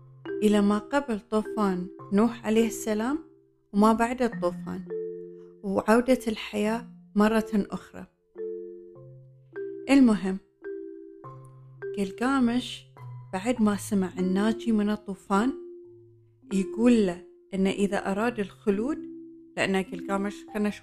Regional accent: Bahrain; مهمة جدا، وخصوصا لنا احنا كبحرينيين، وبقول لكم ليش

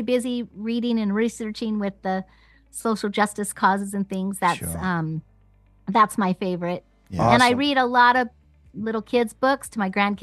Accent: Augusta, Montana, United States; when I was 12 in, on a ranch in Augusta, Montana, where I'm from. My grandparents are all from there and everything.

